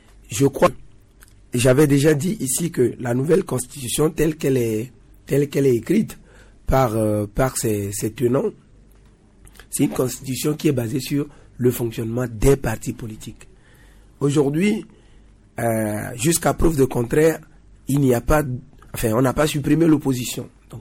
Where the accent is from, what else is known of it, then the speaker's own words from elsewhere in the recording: Togo; nous tous, nous sommes Togolais et nous vivons dans le pays